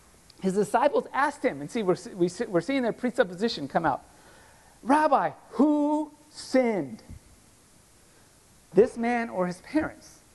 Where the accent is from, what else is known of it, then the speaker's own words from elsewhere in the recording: Los Angeles, California, United States; I grew up in Los Angeles, and every New Year's Eve and 4th of July, there'd be these public service announcements coming on the radio and the TV